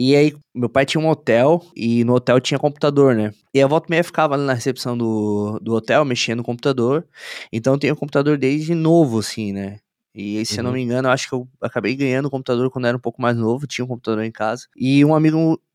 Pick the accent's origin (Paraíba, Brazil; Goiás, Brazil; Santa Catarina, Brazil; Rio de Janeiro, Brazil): Santa Catarina, Brazil; Garopaba; now in Balneário Camboriú, Brazil; tenho 29 anos e sou aqui do sul do Brasil. Hoje eu tô morando atualmente em Balneário Camboriú, mas eu sou de uma cidadezinha bem pequenininha, chamada Garopaba.